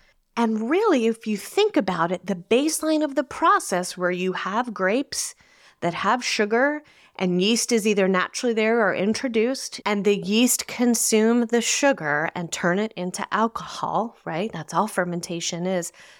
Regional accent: Red Bank, New Jersey, United States; born there; what if these grapes were literally picked the day that I was born in the Riverview Hospital in Red Bank, New Jersey?

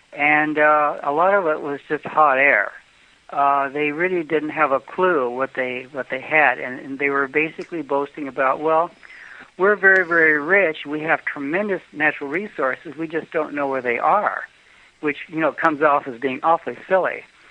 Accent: Mexico; accent: Mexican; English is a second language

